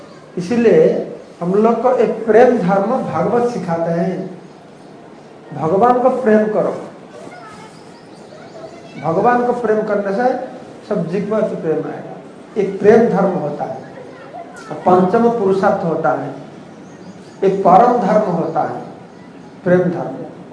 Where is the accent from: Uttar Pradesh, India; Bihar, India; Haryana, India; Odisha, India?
Odisha, India; हाँ, उड़ीसा में, मैं तो उड़ीसा से आया ना